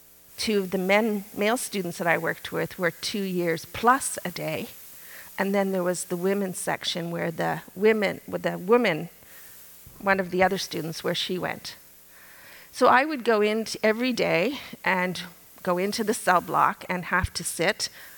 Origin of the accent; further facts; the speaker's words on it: Dartmouth, Nova Scotia, Canada; I grew up in Dartmouth, Nova Scotia